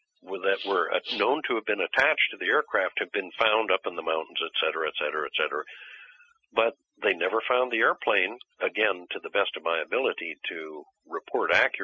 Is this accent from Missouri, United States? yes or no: yes; Missouri, United States; born there; I was born in Missouri 61 years ago, the Show Me State, and so it's sort of a tradition for me.